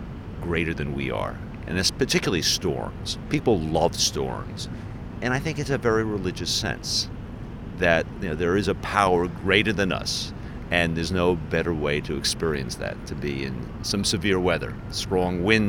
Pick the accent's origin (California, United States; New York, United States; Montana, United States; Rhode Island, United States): New York, United States; Long Island; I grew up on Long Island, and so the weather is a little bit different than here.